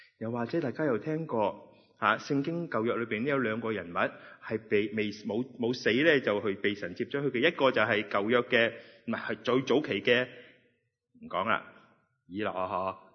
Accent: China; 乌鸦喺我哋中国人嘅心目中系不祥嘅雀仔，特别喺南方。

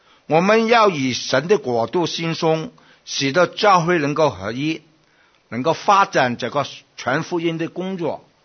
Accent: Guangdong, China; 我们广东省都多了他了是吗？

